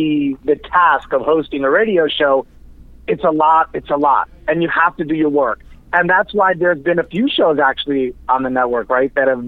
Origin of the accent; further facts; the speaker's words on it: New York, United States; I grew up in New York.